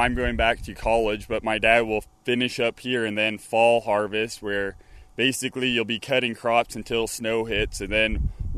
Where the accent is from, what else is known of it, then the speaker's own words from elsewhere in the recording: Hemingford, Nebraska, United States; I'm originally from Hemmingford, Nebraska, in the Panhandle.